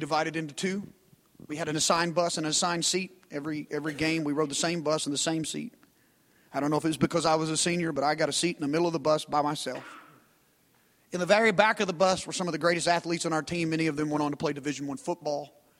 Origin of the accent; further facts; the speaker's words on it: Arkansas, United States; I didn't grow up in Texas. I grew up in Arkansas, but football was the one thing that united my town.